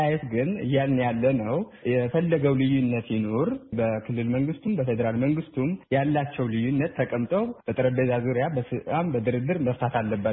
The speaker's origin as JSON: {"language": "Amharic", "region": "Tigray", "country": "Ethiopia", "lives_now": "Germany", "said": "በዚህ በውጭ ሀገር የምንኖር የትግራይ ተወላጆች"}